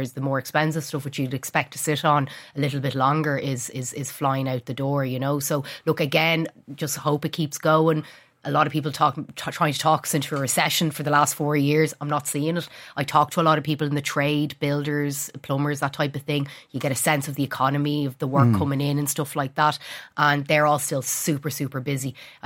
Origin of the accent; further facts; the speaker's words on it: Dublin, Leinster, Ireland; oh, I'm from Dublin